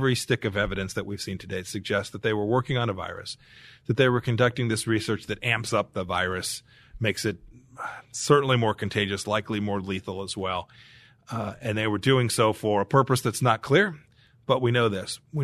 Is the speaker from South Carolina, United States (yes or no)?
no; Wichita, Kansas, United States; Wichita State, the flagship university in my hometown of Wichita, Kansas